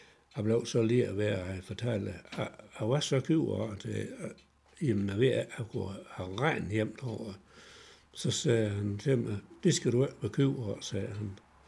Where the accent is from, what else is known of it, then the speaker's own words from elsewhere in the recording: Vildbjerg, Central Denmark Region, Denmark; jeg kommer fra Vildbjerg, det er der, hvor der er Vildbjerg-kub.